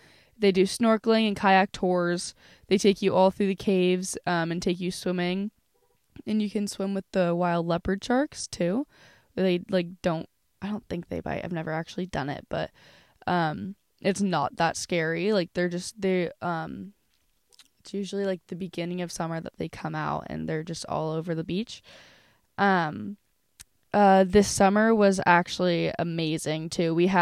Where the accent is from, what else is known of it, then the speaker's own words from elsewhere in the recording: La Jolla, California, United States; I was actually born and raised in La Jolla and super blessed to live there.